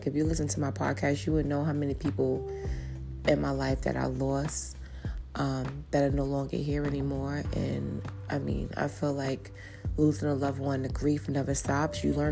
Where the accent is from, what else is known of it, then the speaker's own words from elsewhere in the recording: New York, United States; growing up in New York, you always hear the ambulance, you always hear police cars.